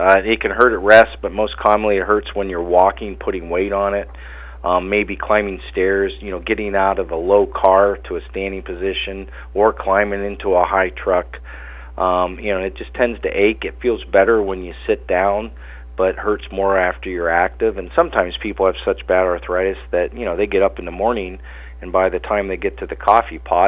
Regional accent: Pennsylvania, United States; moved away as an adult; also born or lived in California / Montana; Yeah, I grew up in Pennsylvania and actually went to medical school at Penn State University. And then moved to Southern California

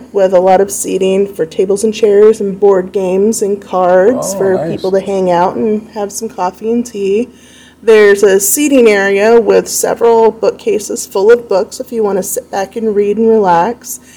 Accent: Florida, United States; Well, we are originally from Florida. We've lived in Milan for about 3 years.

